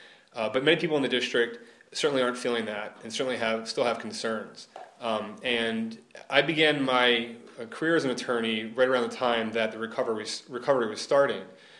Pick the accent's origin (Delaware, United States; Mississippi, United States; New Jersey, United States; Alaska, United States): Delaware, United States; Breezewood; growing up in Breezewood, which is right near Scottfield, going to my grandmother's house in Brookside every week after church